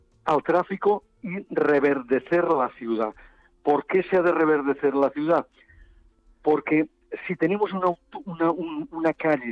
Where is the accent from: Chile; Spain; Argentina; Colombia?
Spain; Siempre nos pensamos que somos diferentes los españoles